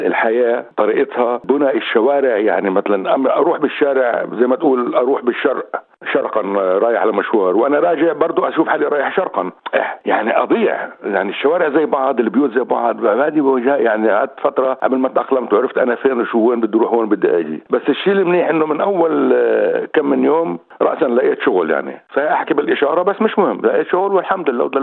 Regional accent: Jerusalem, Palestine; now in Australia; أنا من بلدة عين كارم اللي هي قضاء القدس، فطبعا ترعرعت بالقدس وكبرت

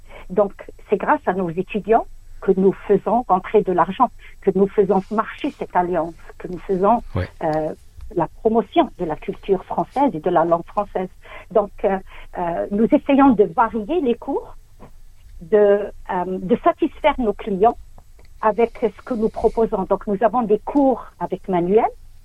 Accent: Algeria; Moi-même, je suis algérienne, donc je vais venir avec une tenue traditionnelle. Je suis berbère

